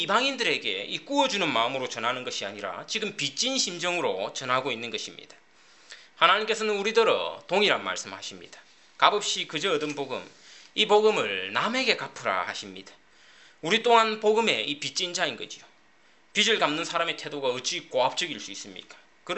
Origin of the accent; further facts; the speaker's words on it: South Korea; 한국에서 왔다고 하면은 다들 고마워하는 눈빛으로